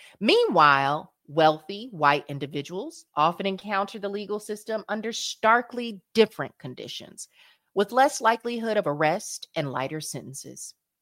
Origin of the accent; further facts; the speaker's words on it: North Carolina, United States; the newly elected governor of North Carolina, my home state